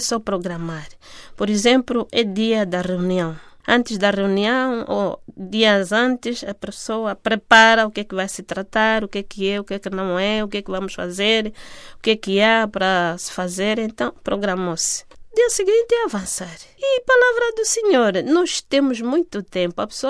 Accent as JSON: {"language": "Portuguese", "town": "Lubango", "region": "Huíla", "country": "Angola", "said": "Sou de Lubango e coordeno os 6 grupos."}